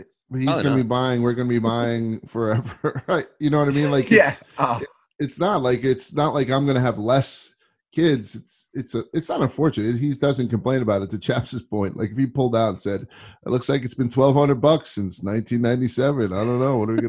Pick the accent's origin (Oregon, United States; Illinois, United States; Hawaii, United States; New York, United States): New York, United States; Brooklyn; So my parents had six kids in the house I grew up with in Brooklyn on December 26th into the 27th.